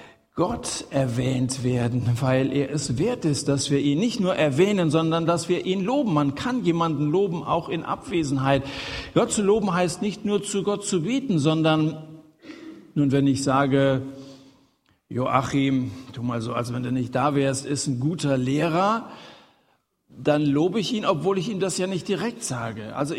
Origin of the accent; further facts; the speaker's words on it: Hesse, Germany; Bei uns in Hessen sagt man, wir schwätzen miteinander.